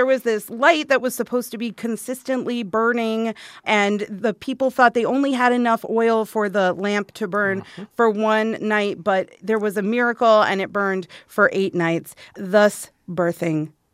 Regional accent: Arizona, United States; So I grew up here in Arizona, which means that there was a Jewish community, but like Jews were not ever the majority of the population anywhere ever

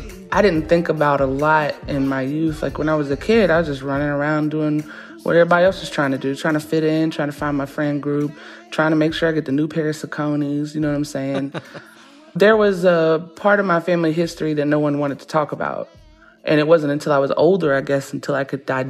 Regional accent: Athens, Alabama, United States; I came from a little town called Athens, Alabama.

